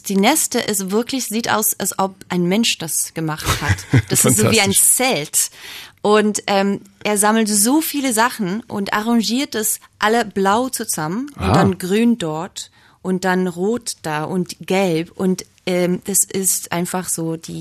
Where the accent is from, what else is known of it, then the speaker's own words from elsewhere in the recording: Australia; German is a second language; now in Berlin, Germany; Berlin besonders ist zu Hause jetzt für mich, aber ich bin kein Deutscherin. Also ich komme aus Australien, da sind meine Wurzeln. Ich fühle mich jetzt zu Hause und ich habe nicht vor, wegzuziehen.